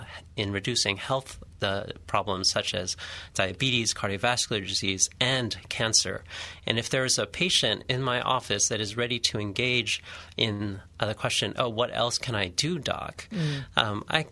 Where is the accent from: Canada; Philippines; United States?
Philippines; I'm Filipino by culture, and there's a lot of smoked meat, processed meat, Spam for breakfast, corned beef for breakfast.